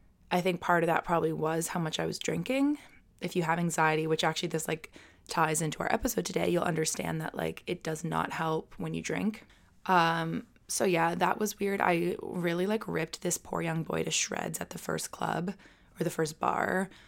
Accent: Kingston, Ontario, Canada; the amount of people who looked at me with pity in their eyes when I said I was from Kingston

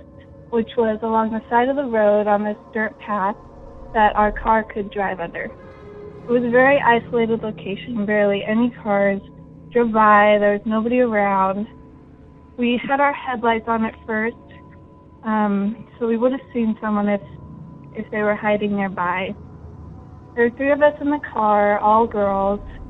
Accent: Livermore, California, United States; I grew up in Livermore, California, and there's this scary story about a boy who used to hang out under this overpass

